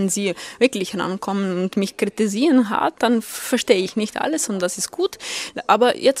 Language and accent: German; Ivano-Frankivsk, Ivano-Frankivsk Oblast, Ukraine; German is a second language; now in Vienna, Austria; ich komme aus der Ukraine, aus der Westukraine, aus einer kleinen westlichen Stadt Ivano-Frankivsk, die ich San Francisco nenne. Ich lebe in Wien seit 2011.